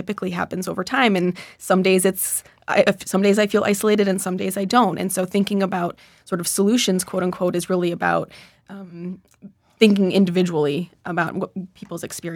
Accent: Midwest, United States; I'm from the Midwest, where most of my family, aunts, uncles, cousins, live in very similar towns near each other.

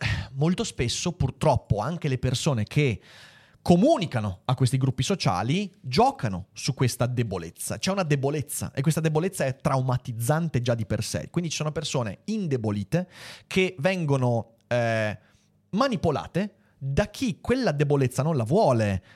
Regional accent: Veneto, Italy; Accanto a questo consiglio triviale da Veneto Doc

